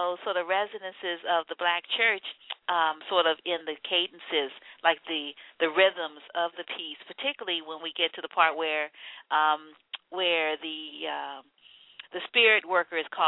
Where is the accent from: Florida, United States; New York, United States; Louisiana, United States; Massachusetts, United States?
Louisiana, United States; New Orleans; and I'm from New Orleans, so, you know, I know all about that stuff.